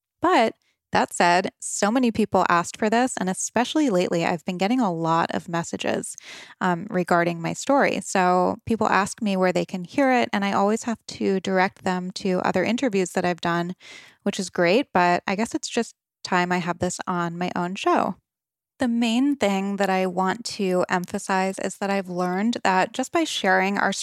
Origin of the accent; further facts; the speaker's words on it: Rhode Island, United States; Okay, so I grew up on the East Coast, Rhode Island, to be exact, and I had a pretty normal childhood by all measures.